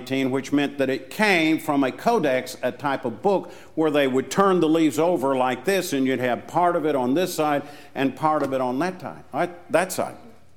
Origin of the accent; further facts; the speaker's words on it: Tennessee, United States; I'm from Tennessee, and I'm here and speaking for a congregation and in a campaign